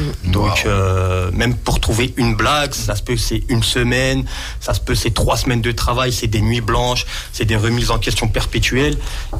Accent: Grenoble, Auvergne-Rhône-Alpes, France; Et étant donné que je suis issu de Grenoble, je me suis dit, il faut que je joue à Grenoble.

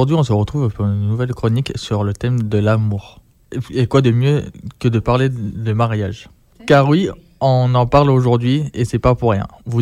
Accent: Grenoble, Auvergne-Rhône-Alpes, France; j'ai 25 ans, je suis grenoblois.

